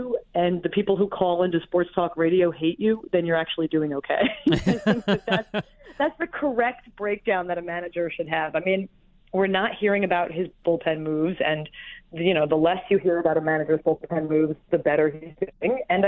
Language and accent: English; Philadelphia, Pennsylvania, United States; Reference that I'm from the Philly area.